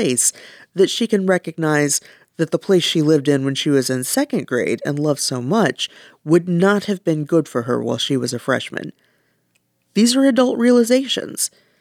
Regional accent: Texas, United States; It matters that I'm from Texas. That affects the way I talk and think and eat and a whole host of things.

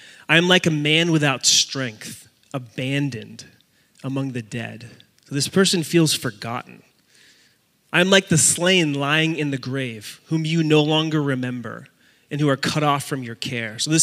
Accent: Puerto Rico; I'm from Nazareth, too. I'm from the Hemet equivalent in Puerto Rico.

